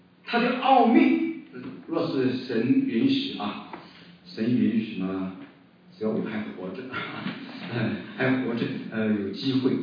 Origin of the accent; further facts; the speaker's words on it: China; 就好像我们中国人有的时候叫上帝，有的时候叫神